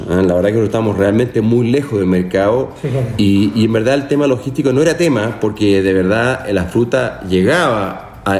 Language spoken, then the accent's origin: Spanish; Purranque, Los Lagos, Chile; ese maravilloso sur que tanto me gusta, en particular Payaco, de donde soy.